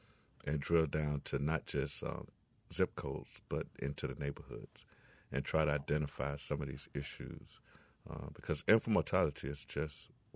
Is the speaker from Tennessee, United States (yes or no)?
no; Kentucky, United States; I came from Bullitt County, we actually had a public health tax.